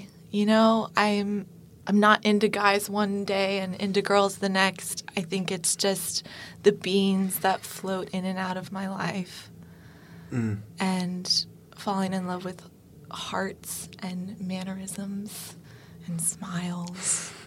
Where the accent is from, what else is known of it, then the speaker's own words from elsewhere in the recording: Dallas, Texas, United States; I'm from Dallas, Texas.